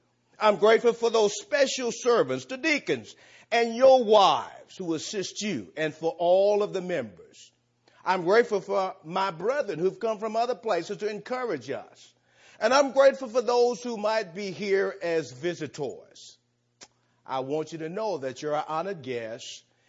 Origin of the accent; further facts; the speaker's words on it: Houston, Texas, United States; I'm from Houston, Texas. Why would I be so happy about cold weather?